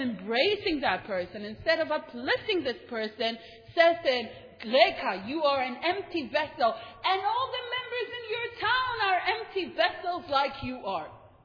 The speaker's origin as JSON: {"language": "English", "country": "Israel", "tie": "born or raised there", "said": "When I was growing up in Israel, right, and I grew up in a house that's modern Orthodox"}